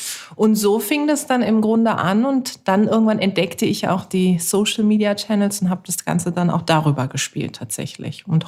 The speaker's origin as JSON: {"language": "German", "town": "Karlsruhe", "region": "Baden-Württemberg", "country": "Germany", "tie": "born or raised there", "said": "Ich bin in Karlsruhe geboren und aufgewachsen, meine Eltern sind da auch noch."}